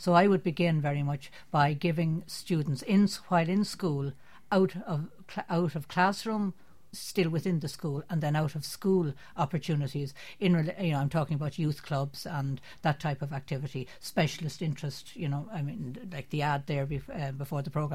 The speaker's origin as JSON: {"language": "English", "town": "Dublin", "region": "Leinster", "country": "Ireland", "tie": "born or raised there", "second_language": "English", "said": "I was raised with Irish in Dublin"}